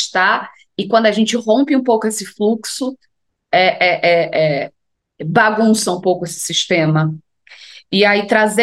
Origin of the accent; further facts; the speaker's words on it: Paulo Afonso, Bahia, Brazil; Eu sou nordestina, eu sou baiana de Paulo Afonso.